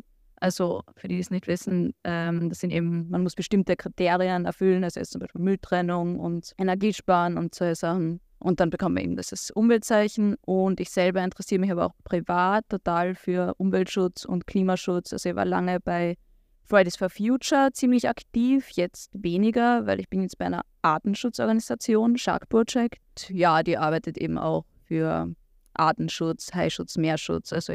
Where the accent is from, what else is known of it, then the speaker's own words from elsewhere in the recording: Carinthia, Austria; ich komme auch vom Farkassee und ich gehe in die Waldorfschule in Klagenfurt